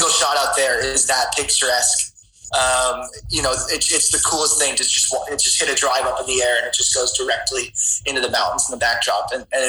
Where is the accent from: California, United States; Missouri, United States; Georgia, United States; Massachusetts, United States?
Massachusetts, United States; Barnstable; Dude, I grew up on Cape Cod, so it was, like, in Barnstable.